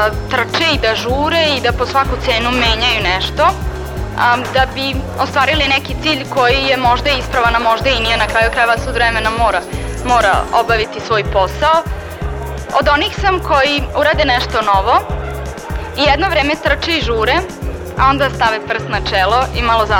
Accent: Sombor, Vojvodina, Serbia; dolazim iz Sombora, učenica sam 4. razreda gimnazije Veljko Petrović

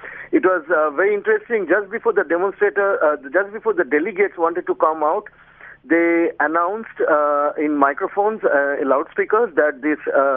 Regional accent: India; I mean, I come from India.

